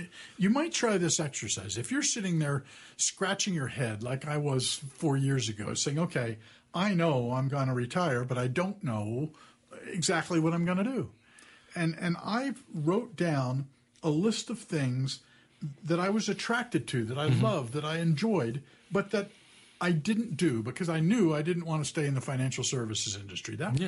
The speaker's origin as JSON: {"language": "English", "country": "Italy", "tie": "born or raised there", "said": "I grew up in Italy."}